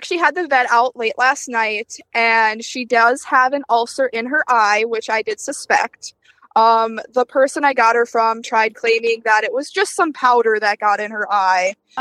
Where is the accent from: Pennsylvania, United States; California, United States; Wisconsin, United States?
Wisconsin, United States; Yeah, my little bit of my accent is coming out.